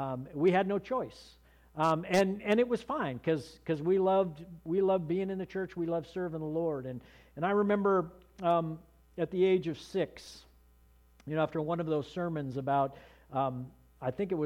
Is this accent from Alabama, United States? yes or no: no; Portland, Oregon, United States; born there; I was born in Portland, Oregon in 1963 to a wonderful godly family. … were part